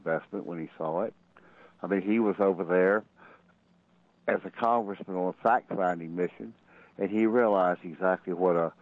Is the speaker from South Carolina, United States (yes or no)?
yes; South Carolina, United States; I'm from South Carolina. I'm from the solid South.